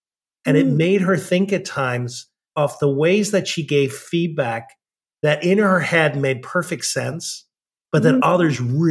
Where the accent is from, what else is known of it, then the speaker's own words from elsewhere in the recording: Ireland; I grew up in Ireland